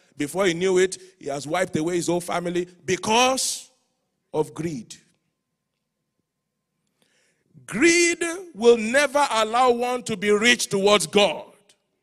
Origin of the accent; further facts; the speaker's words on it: Nigeria; I can't say it like an American because I'm a Nigerian